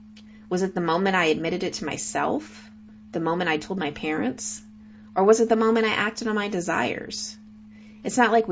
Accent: Oklahoma, United States; Or did it begin when I first loitered in the underwear aisle of my hometown Walmart in Oklahoma, staring at desaturated nipples?

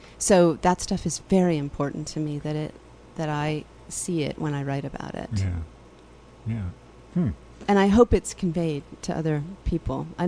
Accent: Washington, District of Columbia, United States; And I grew up in Washington, D.C., and spend time when I go back home at the National Gallery

